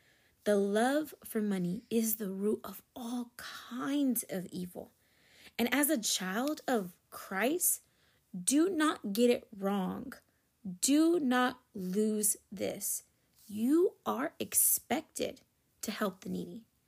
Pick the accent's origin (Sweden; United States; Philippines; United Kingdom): Philippines; And I'm Filipino.